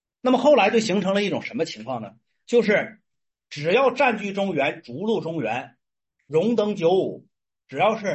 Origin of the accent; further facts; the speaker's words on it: Northeast China, China; 我们东北人叫圈儿